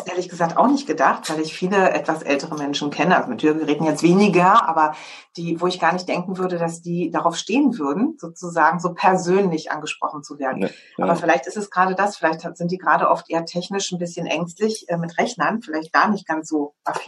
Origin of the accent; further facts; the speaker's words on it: Berlin, Germany; Das freut uns jetzt als Berliner.